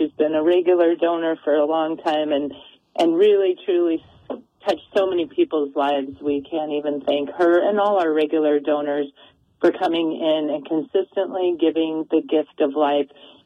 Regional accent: Grable, Wyoming, United States; I grew up in Grable, Wyoming, and we do that blood drive there and in the communities around.

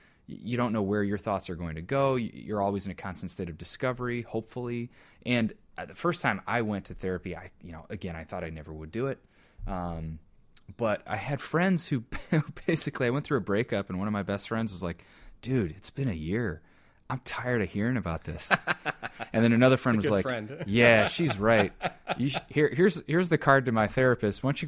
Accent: Joliet, Illinois, United States; I grew up half French in Joliet, Illinois, so I had a lot to talk about.

